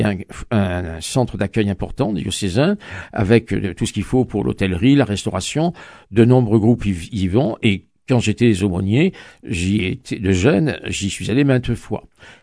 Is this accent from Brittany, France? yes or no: no; Provence-Alpes-Côte d'Azur, France; born there; je voulais retourner vers la région d'Avignon, qui est ma région natale, et puis où j'ai beaucoup d'amis et un peu de famille